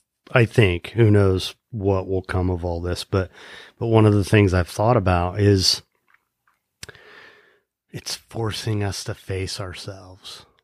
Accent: Indiana, United States; now in South Florida, United States; I mean, I'm a Midwesterner. I grew up in Indiana, and that's kind of like a whole other level of work ethic there.

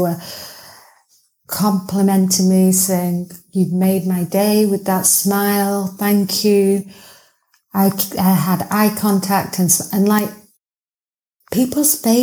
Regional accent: Manchester, North West England, United Kingdom; I'm not from London. I'm like from the north of England, Manchester, where we all say hello and it's very friendly.

